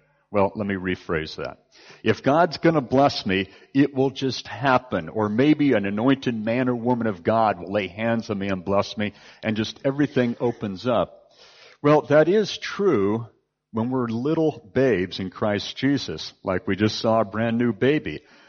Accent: United States; in case you haven't figured this out by now, I'm an American. And there's many things I love and like about my country

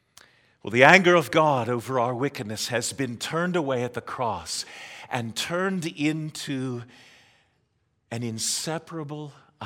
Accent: Pittsburgh, Pennsylvania, United States; Where I grew up in Pittsburgh, we played on, crossed over, and were around railroad tracks all the time.

